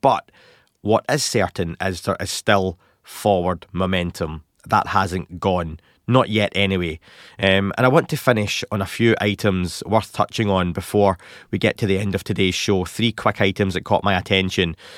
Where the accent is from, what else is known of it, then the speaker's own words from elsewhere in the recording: Scotland, United Kingdom; accent: Scottish; Excuse my Scottish accent saying that word.